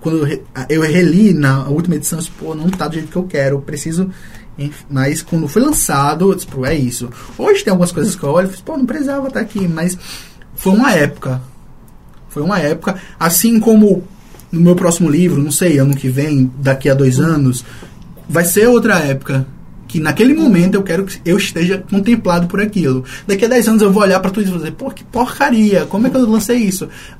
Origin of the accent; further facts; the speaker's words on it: Natal, Rio Grande do Norte, Brazil; eu sou nordestino, eu sou de Natal